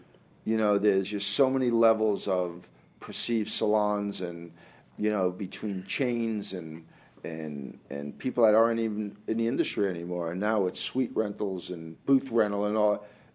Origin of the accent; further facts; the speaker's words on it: New Jersey, United States; I'm from New Jersey, the New York area. I grew up in New Jersey.